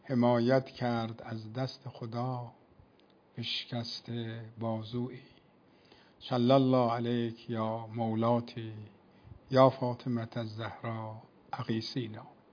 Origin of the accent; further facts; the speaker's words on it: Iran; به عنوان یک ایرانی، به عنوان یک کسی که میخواد در این کشور زندگی کنه،